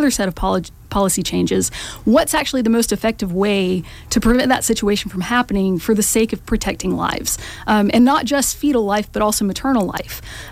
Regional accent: Macon, Georgia, United States; So, you know, I grew up in Macon, and I was, you know, on the student council in my youth group

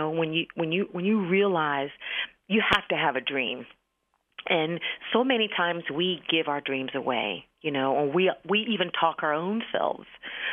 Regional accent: Philadelphia, Pennsylvania, United States; I'm from Philly, from the ghetto.

